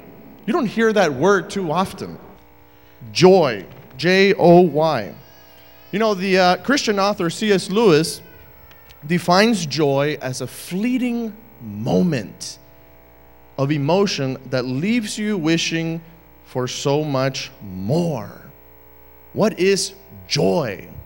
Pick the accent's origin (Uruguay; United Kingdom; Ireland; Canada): Uruguay; also born or lived in Argentina; now in United States; I was born in Argentina. My parents were studying there at the Adventist University. And I grew up in Uruguay, where my parents are from. So that's my second citizenship. And of course, my third citizenship is here, the U.S., where in the year 2006, I became a U.S. citizen